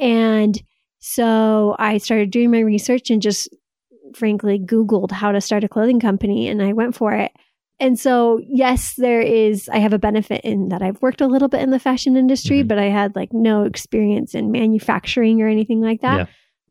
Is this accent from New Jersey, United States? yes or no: no; Salt Lake City, Utah, United States; also born or lived in New York; I'm from Salt Lake mostly. Uh-huh. Lived in New York for a few years.